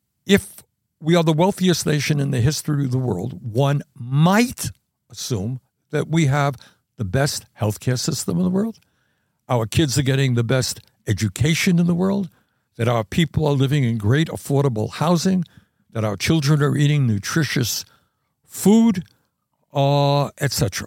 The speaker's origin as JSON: {"language": "English", "town": "New York City", "region": "New York", "country": "United States", "tie": "born or raised there", "said": "My brother is 7 years older than I. We grew up here in New York City, Brooklyn."}